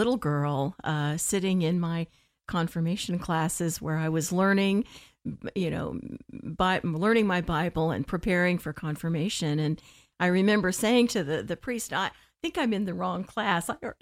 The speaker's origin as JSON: {"language": "English", "region": "Florida", "country": "United States", "tie": "born or raised there", "also_born_or_lived": "Ohio", "said": "I was born in Ohio. We moved down here from Ohio at a very, very early age. So I actually claim Florida as my"}